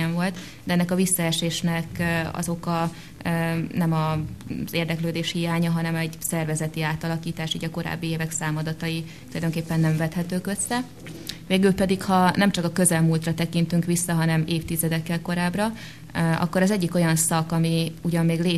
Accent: Budapest, Hungary; én pesti vagyok igazából

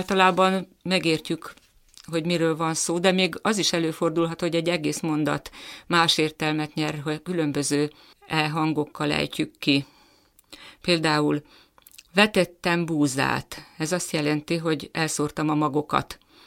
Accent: Nagykanizsa, Zala, Hungary; Én Nagykanizsáról származom

